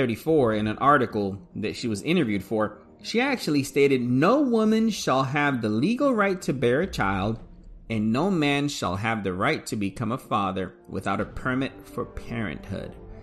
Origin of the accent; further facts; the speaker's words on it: Puerto Rico; I come from Puerto Rico.